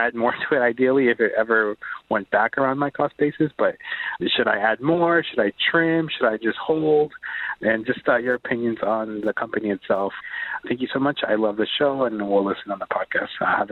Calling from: Virginia, United States; I'm calling from Virginia.

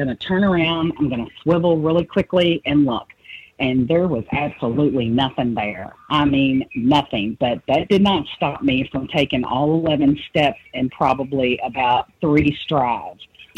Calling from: Louisville, Kentucky, United States; I'm calling from Louisville, Kentucky.

